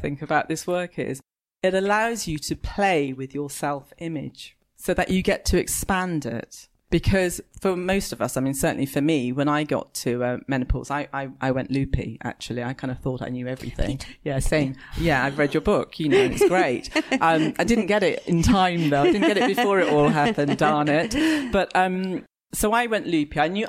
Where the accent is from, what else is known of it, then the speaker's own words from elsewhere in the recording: London, United Kingdom; I'm a Londoner. I'd lived in London all my life.